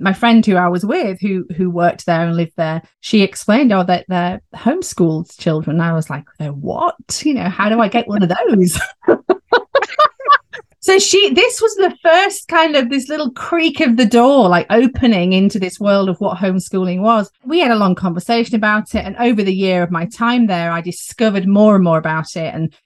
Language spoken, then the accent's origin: English; Yorkshire and the Humber, United Kingdom; now in England; I live in the West Midlands in England. I'm from Yorkshire. I'm from the north, but I've relocated here when I came to university.